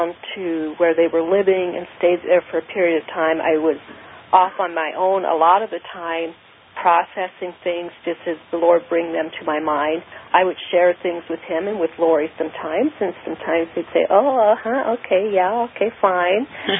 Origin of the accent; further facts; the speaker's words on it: Montana, United States; I'm from Montana, so I know exactly what you're talking about.